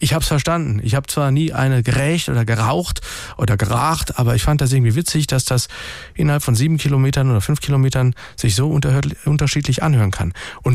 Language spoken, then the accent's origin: German; Otterstadt, Rhineland-Palatinate, Germany; also born or lived in Harthausen; Ich komme ja ursprünglich aus Otterstadt bei Speyer, bin dann aber auch mal nach Harthausen umgezogen. Harthausen auch bei Speyer, so ein kleines Dörfchen.